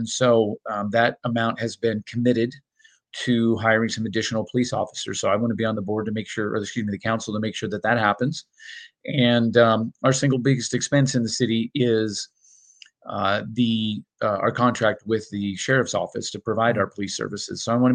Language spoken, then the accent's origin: English; Portland, Oregon, United States; now in Spokane Valley, United States; I moved here from the Portland, Oregon area back in 2019